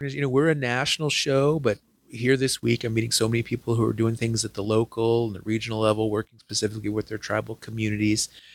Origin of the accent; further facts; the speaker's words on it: Laguna Pueblo, New Mexico, United States; also born or lived in Albuquerque, United States; I'm originally from Laguna Pueblo, and that's one of the Pueblo tribes based about an hour west of Albuquerque, New Mexico, right along Interstate 40. But I've lived most of my life in Albuquerque.